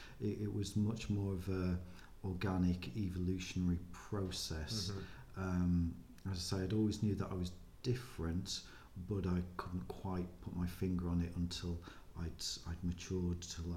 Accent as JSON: {"language": "English", "region": "North West England", "country": "United Kingdom", "tie": "born or raised there", "said": "But I was brought up in the Lake District, which was a wonderful an idyllic childhood"}